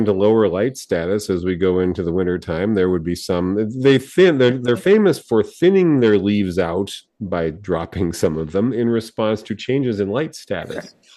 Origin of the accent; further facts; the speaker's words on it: San Diego, California, United States; I grew up in San Diego, where Ficus benjamina was planted in front yards.